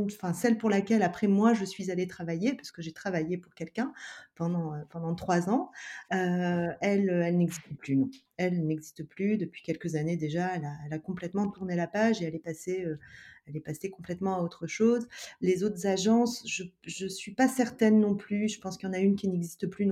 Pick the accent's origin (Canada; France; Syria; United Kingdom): France; Southern France; now in Paris, France; J'habite Paris et je viens du sud de la France à l'origine.